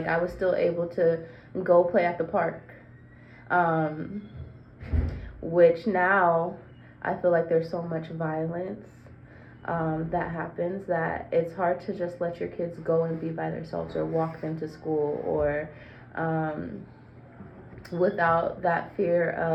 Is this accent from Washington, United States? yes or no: yes; University Place, Washington, United States; was growing up in University Place, just because there weren't a lot of people who looked like me or didn't have a lot of hair like me, skin tones like me.